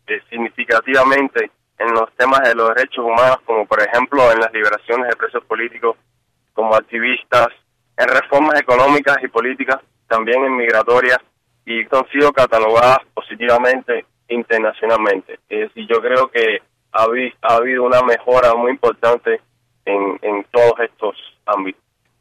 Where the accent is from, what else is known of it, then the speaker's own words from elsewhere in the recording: Cuba; yo crecí en Cuba